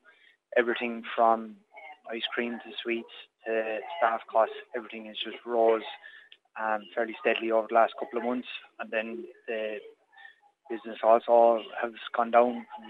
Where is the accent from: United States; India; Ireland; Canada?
Ireland; Portlaoise, Leinster; And we're from Port Leash, me and my wife, and we just wanted to give back to the community as well.